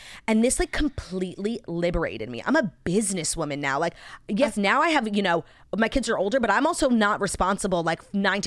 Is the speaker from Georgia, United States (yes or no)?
no; New York, United States; Obviously, as a New Yorker, like, I know Saks, I invented Saks, I was raised at Saks